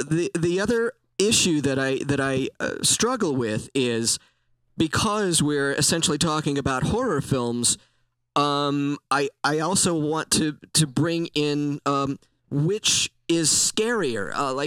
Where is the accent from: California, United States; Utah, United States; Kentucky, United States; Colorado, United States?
Utah, United States; Ogden; he didn't want to tell them that he was from Ogden, Utah. And I only remember that because that's my hometown.